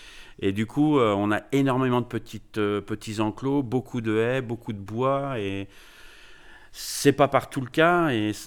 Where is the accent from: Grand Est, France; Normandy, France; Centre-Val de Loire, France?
Centre-Val de Loire, France; Saint-Hilaire-en-Lignières; J'ai grandi dans la commune de Saint-Hilaire-en-Lignières, un lieu dit l'Écosson.